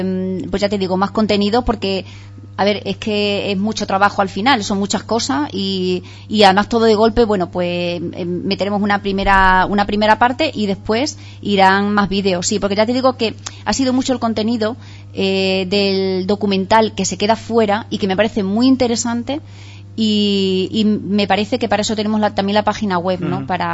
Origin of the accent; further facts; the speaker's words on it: Guareña, Extremadura, Spain; que yo soy también de Guareña